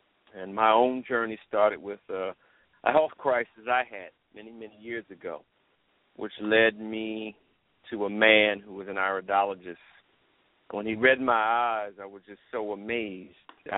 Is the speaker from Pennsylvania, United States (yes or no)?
yes; Philadelphia, Pennsylvania, United States; I'm from Philadelphia originally, so this is in Philadelphia.